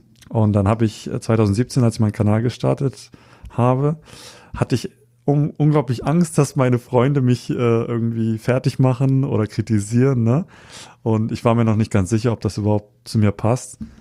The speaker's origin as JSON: {"language": "German", "region": "Hamburg", "country": "Germany", "tie": "born or raised there", "said": "ich bin hier in Hamburg aufgewachsen, bin hier zu Hause, komme aber ursprünglich auch aus Japan. Also meine Mutter ist japanisch, mein Vater ist Deutscher. Also bin ich halb Japaner, halb Deutscher."}